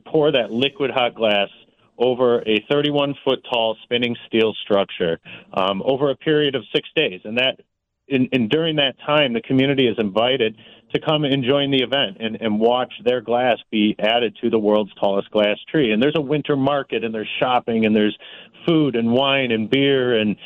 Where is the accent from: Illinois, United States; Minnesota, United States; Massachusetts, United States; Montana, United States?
Illinois, United States; Downers Grove; We grew up in Downers Grove, Illinois, went to North, and then went to Illinois State together down in Bloomington Normal.